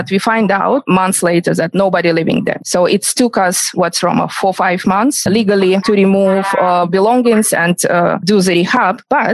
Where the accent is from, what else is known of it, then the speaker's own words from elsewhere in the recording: New York, United States; English is a second language; Sure. I'm from New York as well. I live in Staten Island. Been here for the past 31 years.